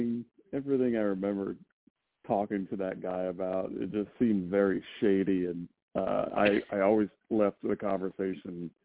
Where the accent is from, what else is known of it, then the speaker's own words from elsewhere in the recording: Columbus, Ohio, United States; born there; I'm actually not from Michigan. I was actually born here in Columbus. My dad lived in Michigan before I was born.